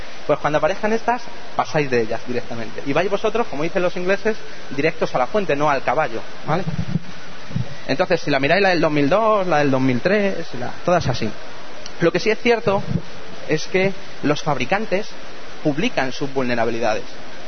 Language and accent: Spanish; Móstoles, Community of Madrid, Spain; Yo soy de Móstoles, de la Empanadilla, estudié en Vallecas, en la Politécnica